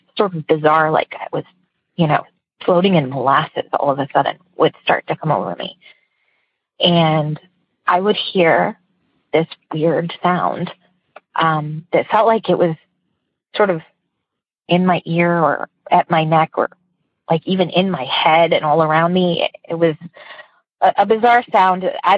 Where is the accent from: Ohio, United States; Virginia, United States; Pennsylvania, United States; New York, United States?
Pennsylvania, United States; Scranton; Hi, I am from Pennsylvania … And I grew up in a house that was over 100 years old, probably closer to 150, that has a really bizarre kind of history